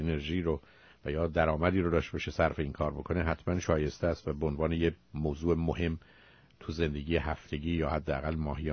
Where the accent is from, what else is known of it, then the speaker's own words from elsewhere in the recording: Iran; now in United States; ما به عنوان یه ایرانی